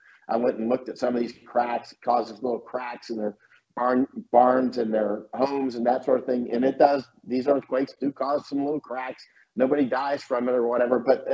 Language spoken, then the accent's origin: English; Florida, United States; I'm from Florida.